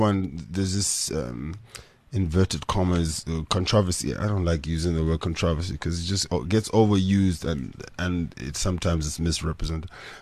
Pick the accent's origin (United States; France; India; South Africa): South Africa; Gugulethu, Western Cape; I haven't lived in Google in a long time, so I don't know how much of that experience I stil